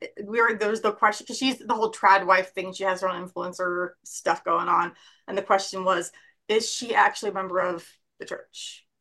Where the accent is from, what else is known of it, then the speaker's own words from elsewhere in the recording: Provo, Utah, United States; Yeah, growing up in Provo.